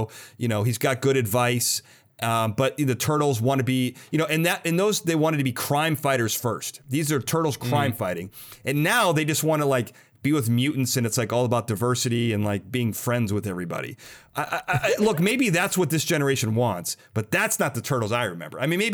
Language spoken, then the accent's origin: English; Chicago, Illinois, United States; I mean, I'm from Chicago. New York's the second best pizza city